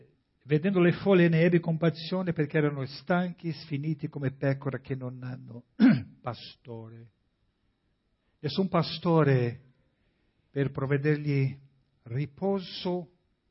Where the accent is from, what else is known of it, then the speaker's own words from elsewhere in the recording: Guinea-Bissau; first language Portuguese; Italian is a second language; now in Italy; Parla la mia lingua. Sì, io sono di Guinea-Bissau.